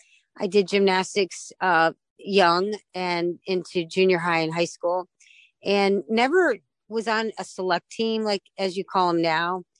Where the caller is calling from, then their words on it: St. Louis, Missouri, United States; Yeah, St. Louis, Missouri, which is about 4.5 hours from my house in Chicago.